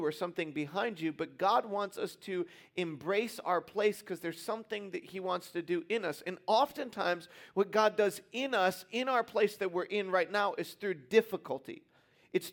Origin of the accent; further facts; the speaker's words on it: East Coast, United States; I grew up on the East Coast, and we would go to Disney World multiple times every couple of years.